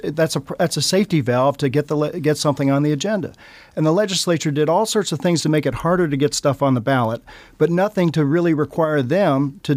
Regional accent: East Coast, United States; born there; And that's why, as a Westerner, I'm glad to have it. We didn't, I was born on the East Coast, and while we had referendums, they were usually on, you know, bond issues and things like that.

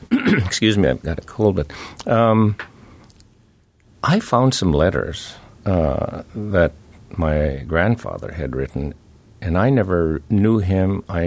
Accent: Kotzebue, Alaska, United States; I was born in Kotzebue. And I think I said it was like 29 miles above the Arctic Circle, about 100 miles from the Russian mainland and 50 miles from the international dateline.

